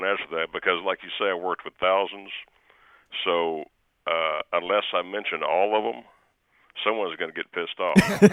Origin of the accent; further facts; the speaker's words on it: Lubbock, Texas, United States; You know, I was born and raised in Lubbock, and my father and my uncles played music.